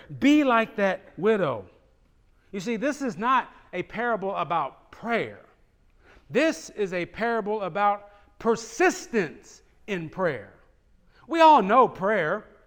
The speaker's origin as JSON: {"language": "English", "town": "Galveston", "region": "Texas", "country": "United States", "said": "Now, I'm from Galveston, you know that. Give me a hurricane, give me a tornado, but if the ground starts moving, y'all, I'm scared."}